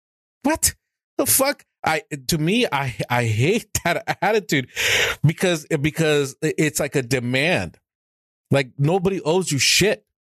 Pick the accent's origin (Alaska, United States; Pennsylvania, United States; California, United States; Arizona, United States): Arizona, United States; But I grew up in Arizona, and there's something that's happening.